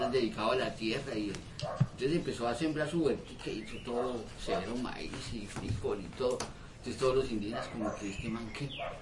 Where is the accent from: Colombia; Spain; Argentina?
Colombia; pero que nosotros no somos europeos ni somos gringos, que nosotros somos colombianos y entonces tenemos raíces indígenas.